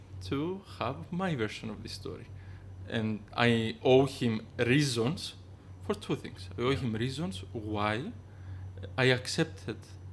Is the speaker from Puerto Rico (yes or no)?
no; Cyprus; because that's not something that we comprehended in his age growing up in the Cyprus of the 90s.